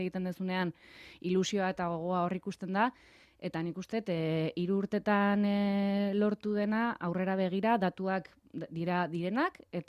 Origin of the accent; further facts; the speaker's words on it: San Sebastián, Basque Country, Spain; baina hori gainera Donostitik nator